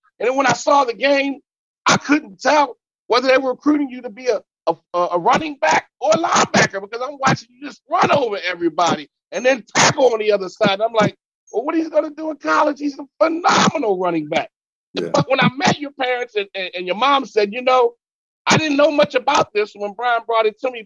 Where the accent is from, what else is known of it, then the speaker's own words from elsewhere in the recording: Baltimore, Maryland, United States; My kids growing up in the suburb had different challenges than I had when I grew up in the inner city of Baltimore.